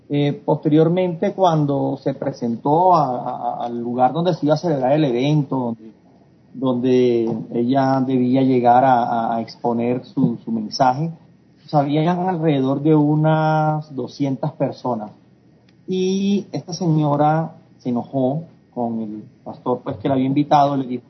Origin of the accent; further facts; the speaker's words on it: Barranquilla, Atlántico, Colombia; en la ciudad de Barranquilla, que es la ciudad de donde soy oriundo, en Colombia, es una ciudad costera